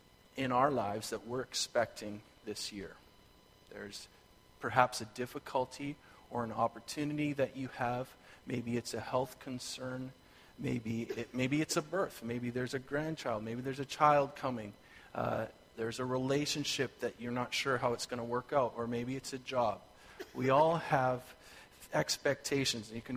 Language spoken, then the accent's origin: English; Alberta, Canada; And we're from Alberta. We both grew up from Alberta, my wife and I, and every Christmas holiday we drive back to Alberta or fly back there.